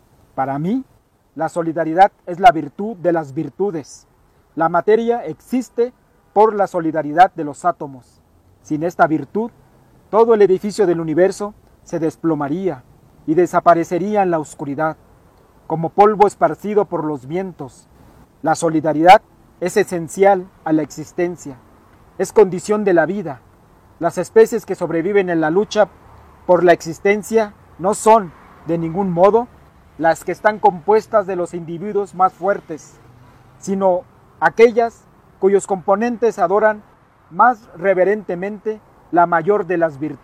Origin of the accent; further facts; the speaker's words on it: Coyoacán, Mexico City, Mexico; de los Pedregales de Coyoacán